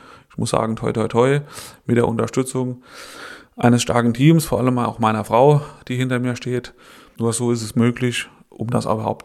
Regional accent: Etschberg, Rhineland-Palatinate, Germany; Ich bin hier verwurzelt, bin geboren hier in der Region. Mein Vater ist Netschberger, meine Mutter ist aus Harschbach. Bin hier auch verwurzelt.

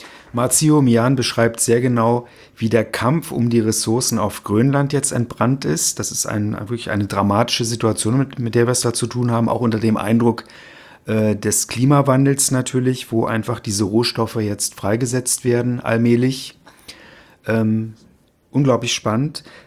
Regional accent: Berlin, Germany; ich bin selbst kein Hamburger, ich bin aus Berlin

